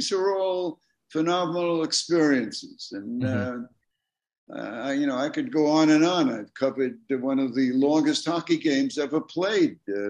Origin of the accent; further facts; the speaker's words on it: Brooklyn, New York, United States; And because I'm much older than Glenn, I was able to tell stories about growing up in Brooklyn.